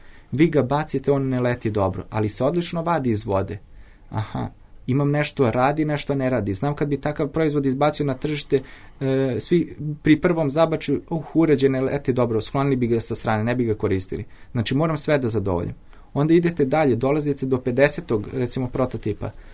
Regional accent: Crepaja, Vojvodina, Serbia; Ja sam rodom iz Crepe, to je jedno selo i mi tamo imamo radionicu.

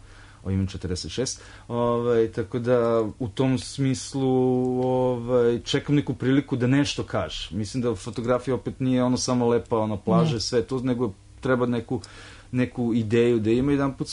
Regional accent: Serbia; ja sam iz Srbije

